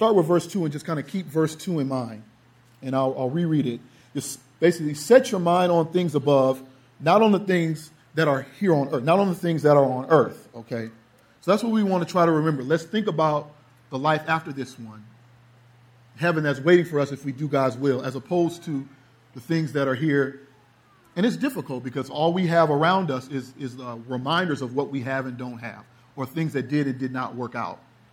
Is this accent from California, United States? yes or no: yes; California, United States; also born or lived in Florida; I grew up in California in the Bay Area, moved to Florida, was going to school there and was working